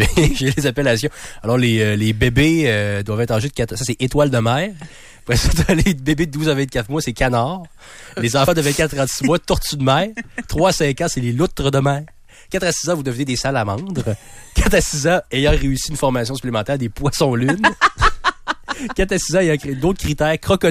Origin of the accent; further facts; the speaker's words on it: Cap-Rouge, Quebec, Canada; je viens de Cap-Rouge quand je parle à quelqu'un de Québec.